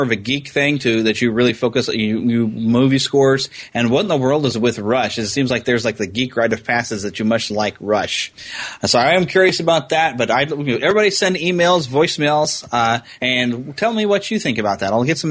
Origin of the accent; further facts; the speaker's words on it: United States; you know, I'm pure American.